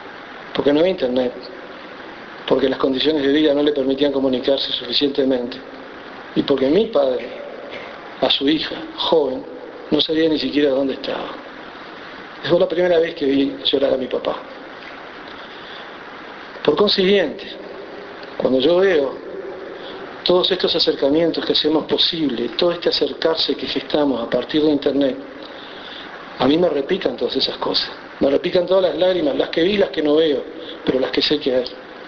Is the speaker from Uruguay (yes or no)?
yes; Rocha, Uruguay; Cuando tenía unos 8 o 9 años, en uno de los barrios más populares de mi ciudad natal, de Rocha, el barrio La Estiva